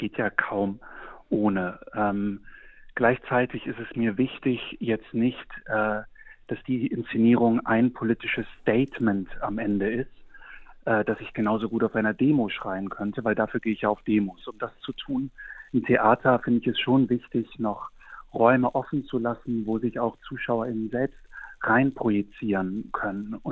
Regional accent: Düsseldorf, North Rhine-Westphalia, Germany; Ich komme aus Düsseldorf. Um die Ecke ist Kohlegebiet. Viele Teile meiner Familie arbeiten da auch.

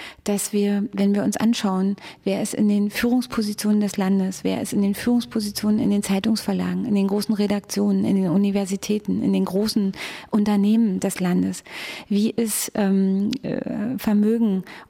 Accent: Frankfurt, Brandenburg, Germany; born or raised there

